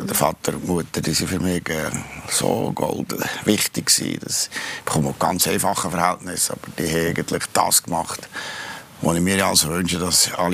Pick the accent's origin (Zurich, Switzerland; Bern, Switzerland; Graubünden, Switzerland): Bern, Switzerland; Kandersteg; dann bin ich halt zurück zu Kandersteg, in meine Kandersteg, in meine Heimat, in meine Natur, vielleicht das Gastertal